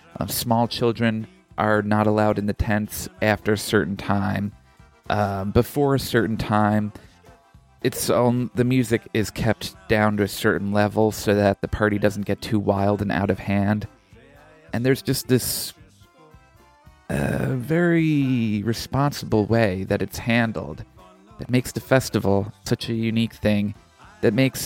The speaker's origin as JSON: {"language": "English", "country": "United States", "said": "But as an American, I feel like we have so much to learn from that."}